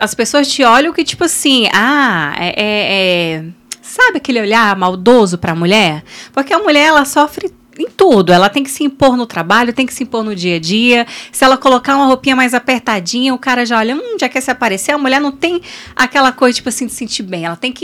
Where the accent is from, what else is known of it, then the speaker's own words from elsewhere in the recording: Samambaia, Federal District, Brazil; also born or lived in Taguatinga; Sou de Brasília. Nasci em Taguatinga, mas eu morei ali em Samambaia até hoje moro lá, né?